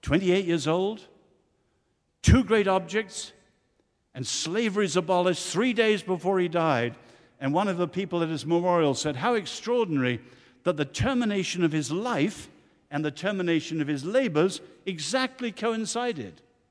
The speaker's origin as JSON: {"language": "English", "country": "Ireland", "said": "I'm an Irishman."}